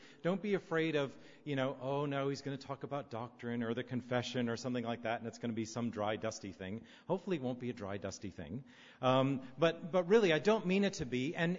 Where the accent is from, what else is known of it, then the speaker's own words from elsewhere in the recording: Florida, United States; I actually grew up in Florida, in the U.S., and I grew up in the Baptist church. So believe it or not, I was a Baptist.